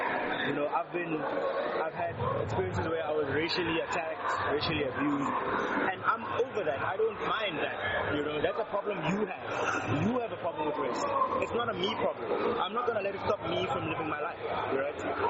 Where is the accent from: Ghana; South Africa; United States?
South Africa; I'm a South African. This is South Africa.